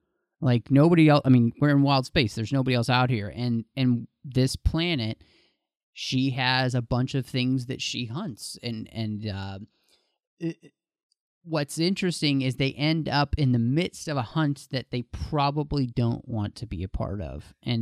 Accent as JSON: {"language": "English", "town": "Dallas", "region": "Texas", "country": "United States", "tie": "born or raised there", "said": "I grew up in Dallas, Texas, and a lot of my friends were big hunters and they really enjoy it."}